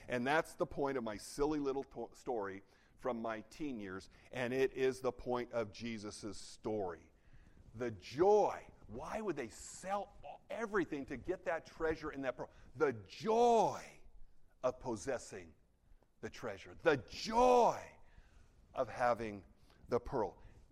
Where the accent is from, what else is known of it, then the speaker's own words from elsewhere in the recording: California, United States; When I was 15 years old, growing up in California, I got my first bona fide job as a busboy in a restaurant.